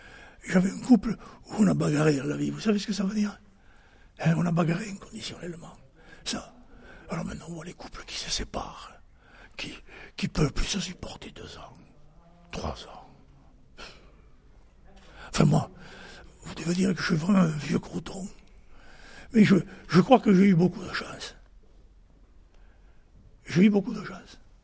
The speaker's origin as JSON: {"language": "French", "town": "Montauban", "region": "Occitanie", "country": "France", "said": "de Montauban."}